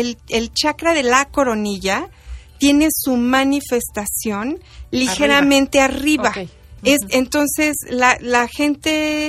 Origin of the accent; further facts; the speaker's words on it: Mexico; nosotros somos mexicanos y tenemos ADN mexicano en el ombligo